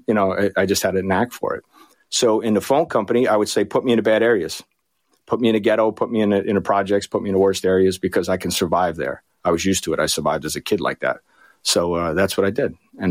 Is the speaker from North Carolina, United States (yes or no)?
no; Bayonne, New Jersey, United States; I'm born and raised in Bayonne, New Jersey, which is a stone's throw from here.